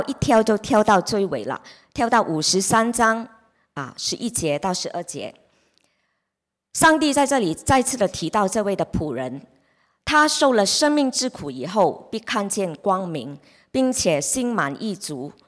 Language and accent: Chinese; Guangdong, China; 我们广东人很喜欢说你的眼生在个头上